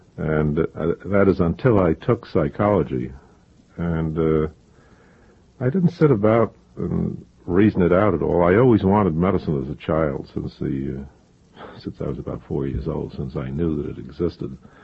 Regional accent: Brooklyn, New York, United States; also born or lived in Rockaway Beach; I grew up in Brooklyn, mostly. And, lived at a great many places, I must say. Moved about a great deal. Went to 8 elementary schools.

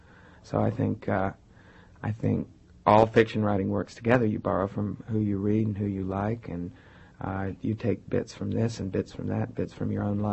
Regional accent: Midwest, United States; also born or lived in South; I grew up in the Midwest and all over the place, so I have kind of an outsider's viewpoint of being a Southerner. I was a Yankee before I was a Southerner, really.

